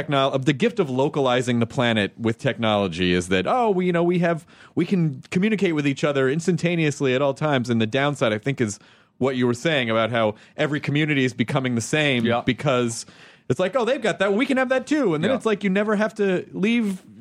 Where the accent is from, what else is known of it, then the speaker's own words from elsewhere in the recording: Tennessee, United States; also born or lived in Kentucky; I'm from the South. I mean, like I grew up in Tennessee, and I was born in Kentucky